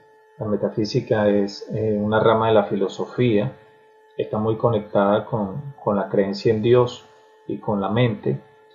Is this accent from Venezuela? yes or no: yes; Venezuela; moved away as an adult; now in Colombia; soy venezolano. Me tocó emigrar el año pasado y llegué a Colombia un 30 de junio del año del año 2018. El año 2018 fue que yo llegué aquí a Colombia. Estoy en un pueblo en el llano colombiano.